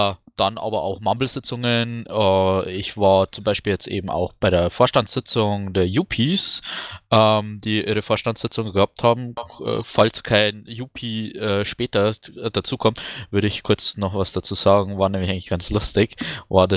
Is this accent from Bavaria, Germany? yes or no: yes; Bavaria, Germany; selbstverständlich als Niederbayer.